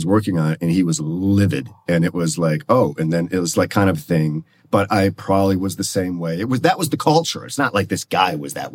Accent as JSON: {"language": "English", "town": "Detroit", "region": "Michigan", "country": "United States", "said": "I was from the Midwest in Detroit."}